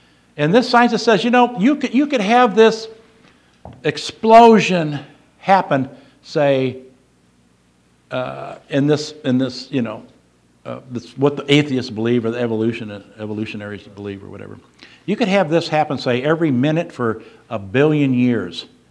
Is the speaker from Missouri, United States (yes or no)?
yes; St. Louis, Missouri, United States; See, I grew up in St. Louis.